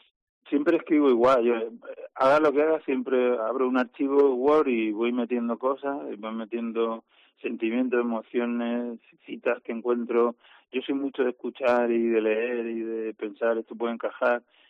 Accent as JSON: {"language": "Spanish", "town": "Cartagena", "region": "Region of Murcia", "country": "Spain", "tie": "born or raised there", "said": "sentimientos cartageneros"}